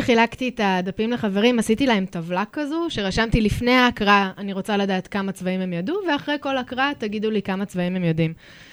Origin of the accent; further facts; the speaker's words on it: Jerusalem, Jerusalem District, Israel; אני ירושלמית